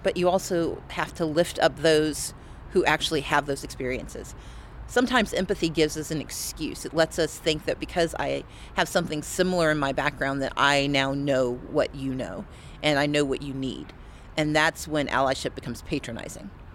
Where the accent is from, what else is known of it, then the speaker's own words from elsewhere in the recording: United States; Democracy is ours. I am an American.